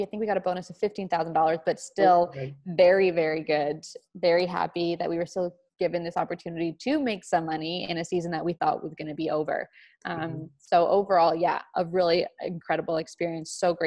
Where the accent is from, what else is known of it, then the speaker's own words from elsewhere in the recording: Canada; We're Canadian over here.